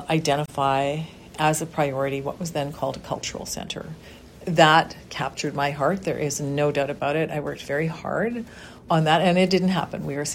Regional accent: British Columbia, Canada; I love this town. It's my hometown. My soul is here.

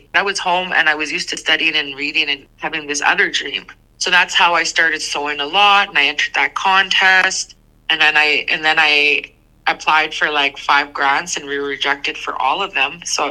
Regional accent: Lutsel K'e, Northwest Territories, Canada; but I'm Chipewyandene from Lutzokay. You know, I represent us, Treaty 8.

